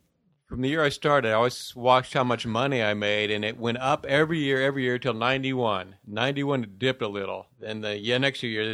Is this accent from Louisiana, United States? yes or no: no; Cincinnati, Ohio, United States; I'm from Ohio.